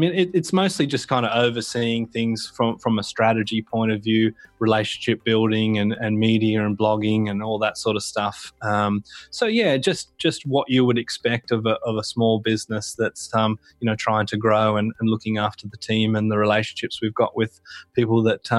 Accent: Yerong Creek, New South Wales, Australia; also born or lived in Penrith; I was born in Penrith and I left when I was two. My parents brought me. That wasn't sort of a solo trip, of course. And I moved to Yerong Creek, which is such a small town that it shouldn't even really exist.

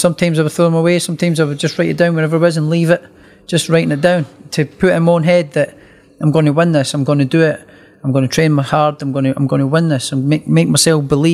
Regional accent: Scotland, United Kingdom; And me being Scottish and I hate the rain.

